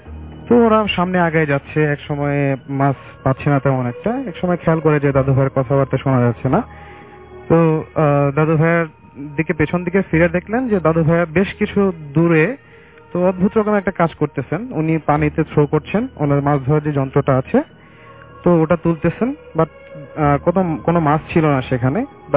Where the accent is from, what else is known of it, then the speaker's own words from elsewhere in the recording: Tangail, Dhaka Division, Bangladesh; now in Dhaka, Bangladesh; মহাখালী থেকে এসেছি, আমার হোম টাউন টাঙ্গাইল।